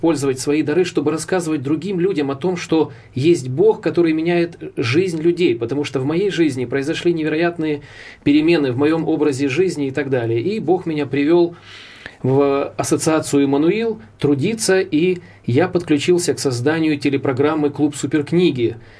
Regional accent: Russia; Ukrainian is a second language; бо я сам росіянин, народився в Росії, дружина українка. І, можливо, щоб скоротити час, бо моя українська недосконала, перейду на російську мову.

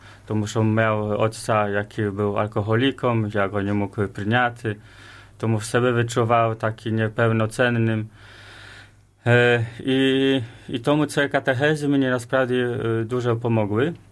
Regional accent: Rzeszów, Subcarpathian Voivodeship, Poland; Ukrainian is a second language; я сам з Польщі, з міста Рзешów

